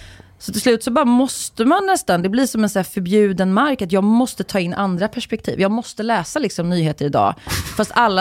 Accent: Uddevalla, Västra Götaland County, Sweden; jag är ju uppvuxen i Uddevalla

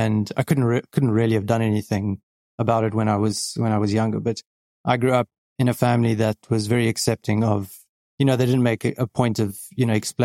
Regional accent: Johannesburg, Gauteng, South Africa; now in Cape Town, South Africa; Grew up in Johannesburg, which is sort of one of the biggest cities in South Africa itself. And in 2010, I moved. Well, I studied, did a whole bunch of things up in Johannesburg. And 2010, I moved down to Cape Town, and that's where I live at the moment.

